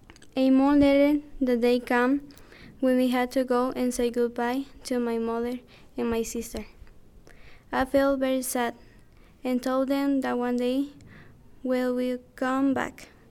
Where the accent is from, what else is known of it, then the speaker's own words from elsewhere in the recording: El Salvador; siblings, an older brother and a younger sister. I am from El Salvador. My life story is complicated.